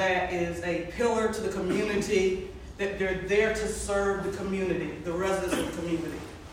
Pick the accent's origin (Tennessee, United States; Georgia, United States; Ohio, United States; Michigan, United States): Georgia, United States; Swainsboro; I grew up in Emanuel County. How many have heard of Emanuel County? All right, Swainsboro, Georgia.